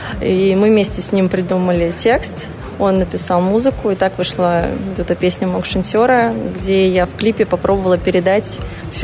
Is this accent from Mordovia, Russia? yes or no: yes; Gumny, Mordovia, Russia; now in Moscow, Russia; Родом я из села Гумны Кавлыкинского района Республики Мордовия.